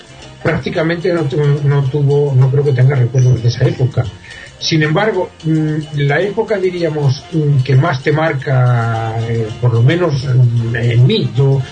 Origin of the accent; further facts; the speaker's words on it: Segovia, Castile and León, Spain; also born or lived in Zamora; Yo nací en Zamora y viví 8 años. A los 8 años me fui a Segovia, que es donde me queda la familia que me queda.